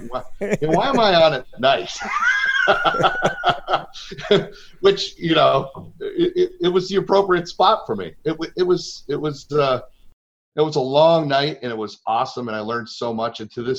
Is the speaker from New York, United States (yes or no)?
yes; Syracuse, New York, United States; Even though I'm from Syracuse, you know, they hear the state New York, they think the city